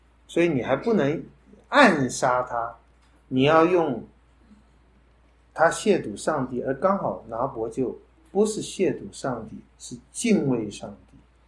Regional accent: Taipei, Taiwan; 我从小在那个教会长大，那个教会改建，我觉得也是难得在台湾修了一个我觉得现代教会蛮好看的，很好看的教会，在青田街住宅区

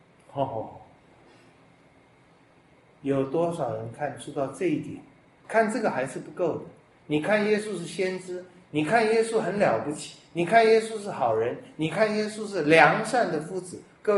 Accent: Taiwan

